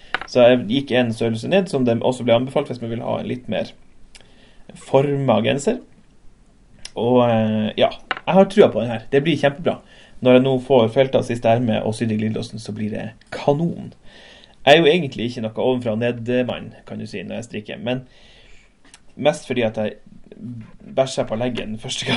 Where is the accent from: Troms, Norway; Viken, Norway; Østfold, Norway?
Troms, Norway; Tromsø; Jeg kommer fra Tromsø, og alt det vet du.